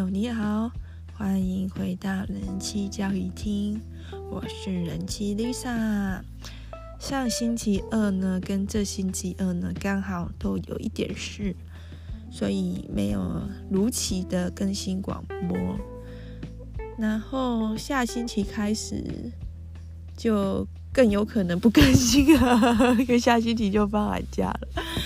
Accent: Taiwan; 身为台湾人，我们就是必须这样子很坚强的活着。

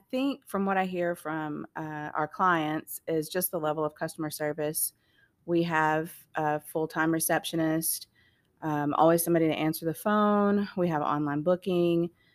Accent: Oklahoma, United States; well, I thought Durant at the time because I'm originally from Oklahoma.

